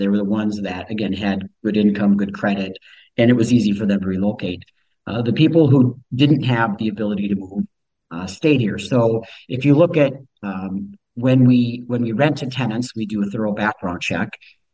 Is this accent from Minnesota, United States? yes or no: yes; Hastings, Minnesota, United States; So I grew up in Minnesota. Hastings, went to St. Cloud State in college